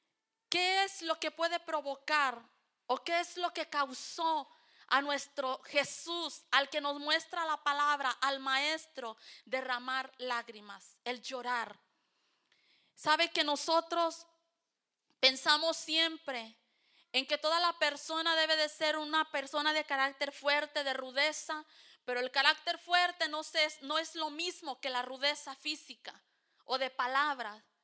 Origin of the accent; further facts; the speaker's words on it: Mexico; para el lado de lo que somos, los que somos de México, hemos escuchado muchas veces esa frase que los hombres no lloran.